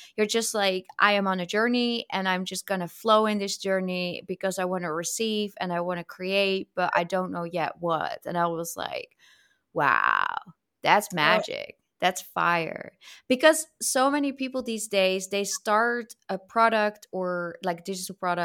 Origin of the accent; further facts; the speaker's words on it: Netherlands; I'm from the Netherlands. And then they're shocked because I don't sound Dutch.